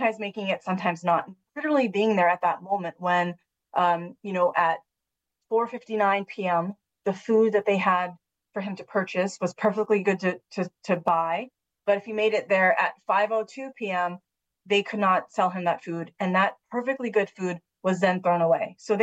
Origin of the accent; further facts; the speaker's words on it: New England, United States; also born or lived in Pittsburgh; now in Washington, D.C., United States; So I hail from New England. I'm a New Englander by birth. I grew up in New England and lived for a really long time in Pittsburgh before moving to DC in 2011.